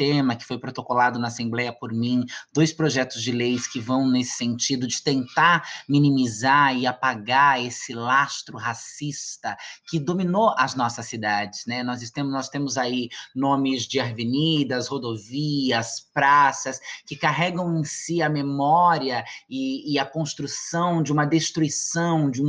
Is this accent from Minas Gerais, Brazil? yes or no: no; Francisco Morato, São Paulo, Brazil; born there; also born or lived in Itu / São Carlos; Eu nasci em Francisco Morato, depois fui para Itu, depois fui fazer graduação em São Carlos, fiz gerontologia na Federal de São Carlos, e aí entrei no mandato coletivo da bancada ativista em 2018, e agora moro em São Paulo.